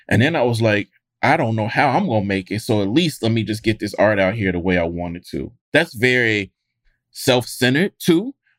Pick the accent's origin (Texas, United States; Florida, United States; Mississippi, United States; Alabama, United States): Mississippi, United States; And you know, when I grew up in Mississippi. So like the Blackest state, the poorest state in the union, I'm a big Black boy.